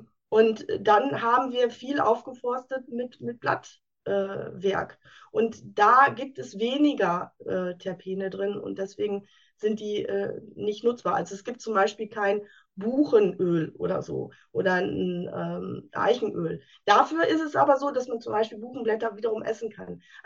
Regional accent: North Rhine-Westphalia, Germany; Ich komme aus dem schönen Münsterland.

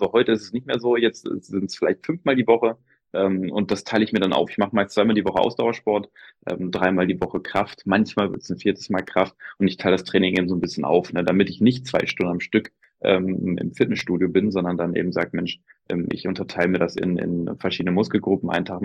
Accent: Lower Saxony, Germany; Also ich bin aus Niedersachsen.

